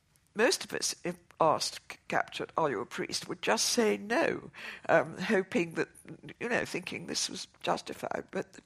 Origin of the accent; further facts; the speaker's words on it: Oxford, South East England, United Kingdom; I was brought up in Oxford, where my father was a don at the university.